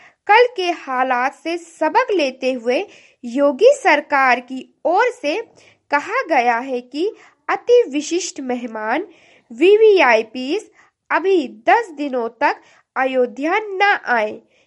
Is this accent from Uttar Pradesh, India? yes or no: yes; Uttar Pradesh, India; और मैं गोंडा जिले से हूँ।